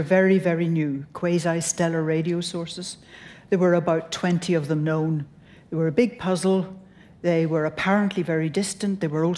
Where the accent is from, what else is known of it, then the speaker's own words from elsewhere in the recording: United Kingdom; I come from the north and west of Britain, British Isles. My accent isn't just funny here, it's funny in Britain as well, so don't panic. So yes, it's a wilder country, more mountainous country.